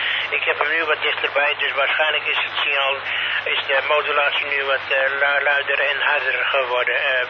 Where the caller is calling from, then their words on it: Westerbork, Drenthe, Netherlands; Ik kom uit Westerbork. Hoe is mijn signaal in Heerenveen? Over.